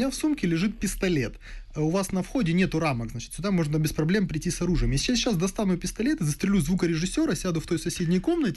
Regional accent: Makiivka, Donetsk Oblast, Ukraine; also born or lived in Kharkiv; Я русскоговорящий, я родом из Донецка, ну, точнее, я родом из Харькова, большую часть жизни я прожил в Макеевке.

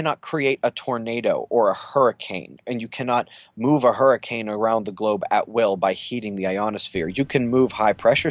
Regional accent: Pittsburgh, Pennsylvania, United States; Yeah, I wish I could say I followed football as much as I used to, especially because I'm from Pittsburgh.

